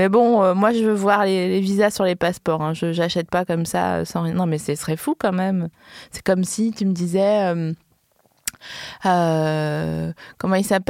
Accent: East, France; comme moi, je viens de l'Est

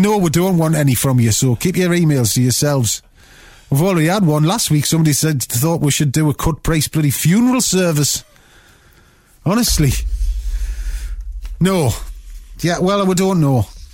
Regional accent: North East England, United Kingdom; now in King's Lynn, United Kingdom; I'm a Geordie exile.

